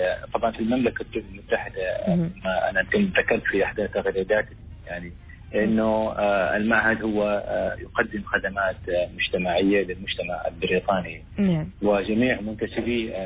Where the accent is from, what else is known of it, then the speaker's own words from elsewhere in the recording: Oman; وأنا كعماني